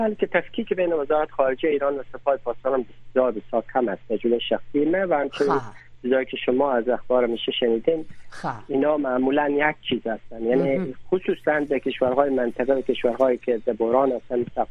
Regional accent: Afghanistan; ما افغان هستیم

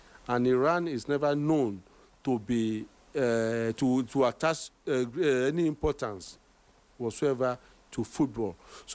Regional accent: Nigeria; I'm a Nigerian

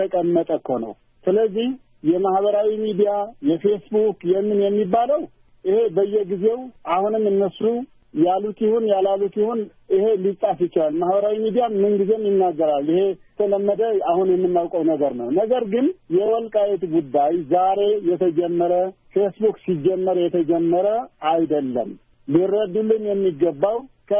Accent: Tigray, Ethiopia; የተወለድኩበት ሀገር ወልቃይት ነው። ወልቃይት ብዙን አካባቢ ስለሚያካብል ካሉን ወልቃይት ቃብቻ አየሳ ኪዳነ ምህረት ይባላል። ቀበሌ ገበሬ ማህበሩ እዛው ነው ተወልጄ ያደግኩት፣ መራን ያደግኩት። አሁን እድሜ ወደ 56 እየገባሁ

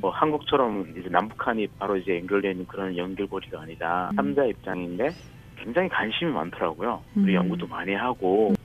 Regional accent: North Korea; now in South Korea; 제가 그 북한 출신 북한 탈북자 청년으로서

